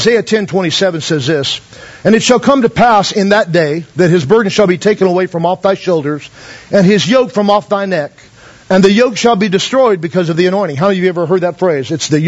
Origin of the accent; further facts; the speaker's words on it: United States; Especially if you're an American minister, you go over there, and of course we're from America, so they think we're loaded.